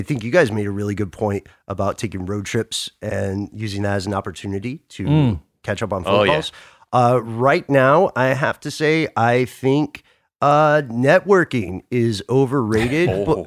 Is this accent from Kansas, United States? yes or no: no; Atlanta, Georgia, United States; And also, so as you guys know, I am based in Atlanta. I'm from Atlanta.